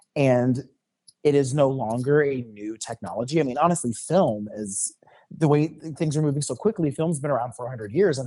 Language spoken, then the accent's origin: English; Georgia, United States; So I'm from the South. I'm from Georgia. And I grew up going to Southern storytelling festivals.